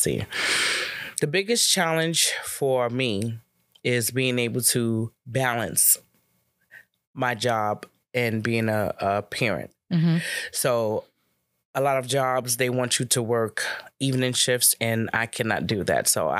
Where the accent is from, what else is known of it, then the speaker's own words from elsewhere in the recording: New York City, New York, United States; also born or lived in Southern United States; So actually, I grew up in New York in the late 70s, early 80s, when there was the horrible crack era. My mother and my siblings, we all went down south, and I went to high school down south.